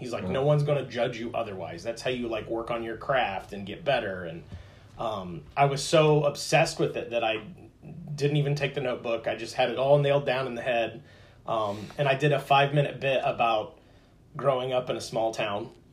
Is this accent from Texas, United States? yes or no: no; Crawfordsville, Indiana, United States; Yeah, I grew up in Crawfordsville.